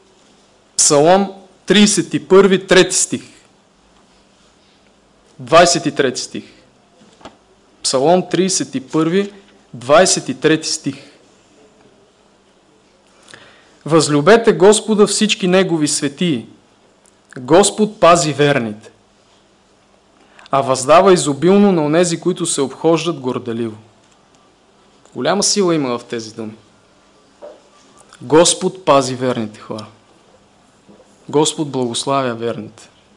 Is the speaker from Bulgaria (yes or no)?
yes; Vidin, Vidin Province, Bulgaria; Също така от църквата във Видин, откъдето съм родом. И от миналата църква, в която служихме, в град Белоградчик